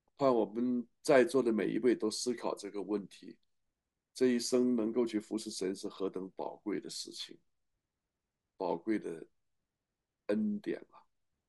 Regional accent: China; 我们中国人是民以食为天呐

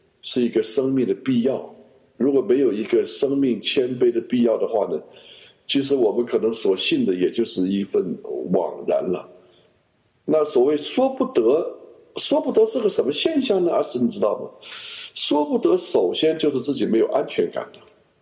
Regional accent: China; 你看我们中国人从秦始皇开始到现在

